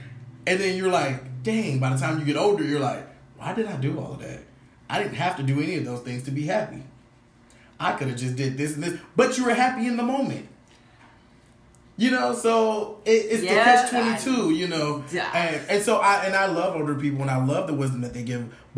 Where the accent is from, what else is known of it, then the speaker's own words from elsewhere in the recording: California, United States; now in Virginia, United States; So, one thing is, I'm from California, and living in Virginia